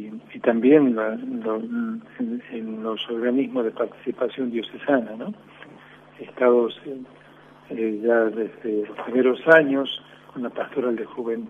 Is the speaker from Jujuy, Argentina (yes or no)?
no; Tucumán, Argentina; yo he nacido en Tucumán, ¿sí? He nacido en el campo, ¿sí? Un pueblo que se llama, un paraje más bien, que se llama Romera Pozo, ¿sí? A 35 kilómetros de la ciudad de San Miguel de Tucumán, y una familia de 8 hermanos